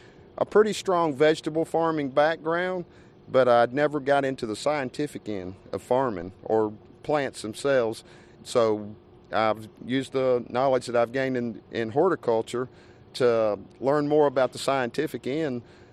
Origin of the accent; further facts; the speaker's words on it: Huntsville, Texas, United States; also born or lived in Pensacola, Florida; I'm from Huntsville. I was born in Pensacola, Florida, but I'm Huntsville pretty much all my life.